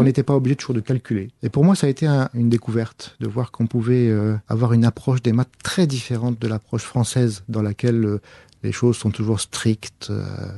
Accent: Lille, Hauts-de-France, France; also born or lived in Brazil; Comme je venais de Lille

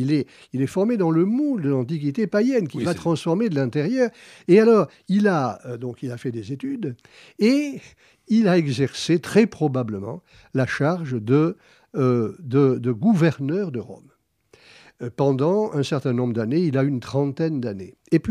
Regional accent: Bordeaux, Nouvelle-Aquitaine, France; accent: Bordeaux; je suis bordelais moi aussi

